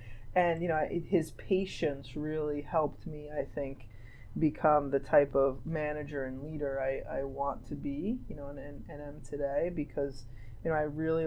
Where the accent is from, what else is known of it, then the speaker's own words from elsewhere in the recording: New Jersey, United States; And I grew up in Jersey.